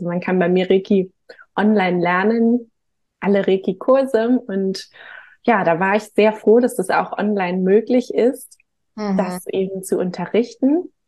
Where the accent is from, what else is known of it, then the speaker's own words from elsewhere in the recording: Hamburg, Germany; born there; Komme auch gebürtig aus Hamburg